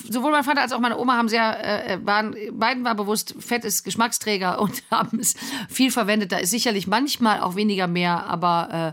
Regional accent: Rhineland, Germany; now in Cologne, Germany; Naja, ich bin ja Rheinländerin und lebe auch in Köln und bin aktive Karnevalistin.

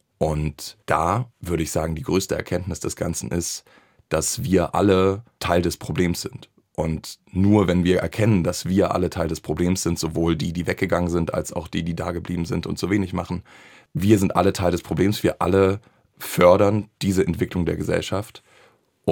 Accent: eastern Germany, Germany; dass man aus dem Osten stammend, und ich komme ja nicht mal aus der DDR, sondern ich bin 6 Jahre nach der Wende geboren

